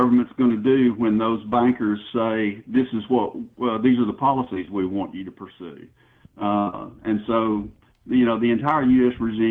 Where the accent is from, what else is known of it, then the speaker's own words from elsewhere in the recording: the South, United States; as a Southerner and having to undergo the type of reconstruction and brainwashing and browbeating that we've had to undergo